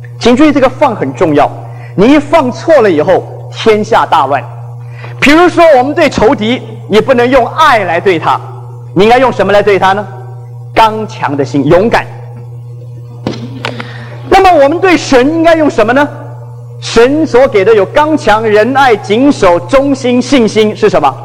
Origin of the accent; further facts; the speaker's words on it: Guangdong, China; born there; first language Hakka; Chinese is a second language; 因为我是生在广啊。那么后来我就发奋学台湾话，所以我第一个学好最好的一种方言是台湾话。我到目前来讲，可能我的方言比我客家话还比我的家乡话还好的是我的这个台湾话。